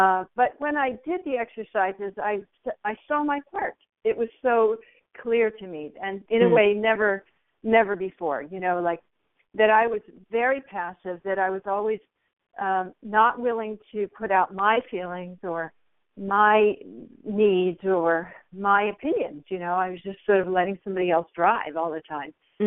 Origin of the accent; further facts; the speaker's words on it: East Coast, United States; But, you know, I'm from the East Coast.